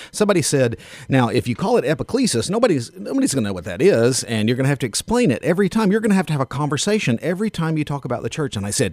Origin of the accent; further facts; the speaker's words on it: Knoxville, Tennessee, United States; Well, as you can tell from my drawl, I ain't from around here. I'm from Knoxville, Tennessee.